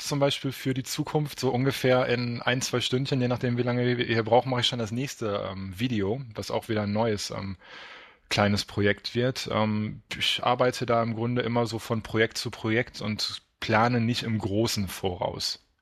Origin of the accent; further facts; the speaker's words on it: Dortmund, North Rhine-Westphalia, Germany; also born or lived in Hamburg; wurde ich in Dortmund geboren. Hab da bis zu meinem 18. Lebensjahr gewohnt, hab dann 5 Jahre in Hamburg gewohnt und habe in Hamburg City meine Ausbildung gemacht und bin jetzt wieder zurückgezogen in den Kreis Unna. Das ist in der Nähe von Dortmund.